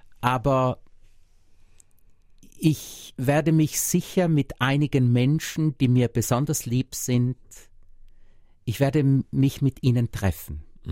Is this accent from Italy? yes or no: yes; South Tyrol, Italy; Das ist meine Heimat, hier gehöre ich hin.